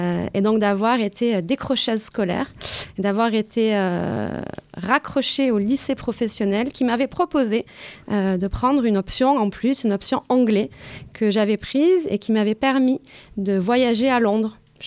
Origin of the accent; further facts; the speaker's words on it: Port-de-Bouc, Provence-Alpes-Côte d'Azur, France; moi je suis issue de la banlieue de Marseille, une ville qui s'appelle Port-de-Bouc. J'ai grandi dans une famille pauvre, une famille d'ouvriers, dans un quartier populaire, une famille aussi issue de l'immigration.